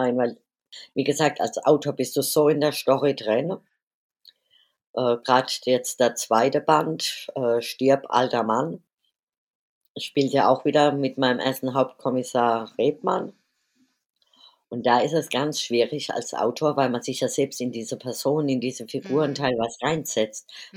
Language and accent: German; Mannheim, Baden-Württemberg, Germany; born there; Das spielt in Mannheim, also in meinem Geburtsort.